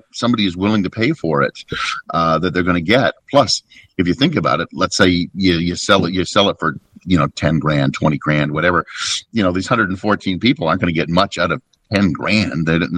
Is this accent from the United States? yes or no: no; Canada; I'm Canadian